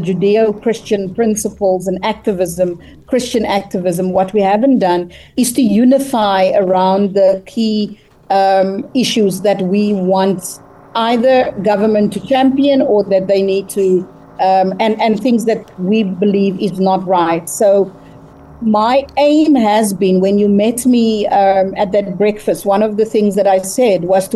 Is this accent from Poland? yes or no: no; Western Cape, South Africa; moving to the Western Cape, which is my hometown, or my home province rather